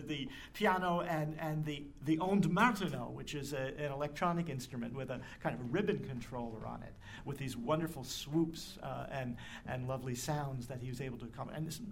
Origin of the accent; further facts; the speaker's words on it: New Jersey, United States; moved away as an adult; now in Vermont, United States; 30-some years ago I came here to Vermont from New Jersey and Joyce Kilmer was from there. And I can't hear that poem without imagining it in the kind of accent that I used to have.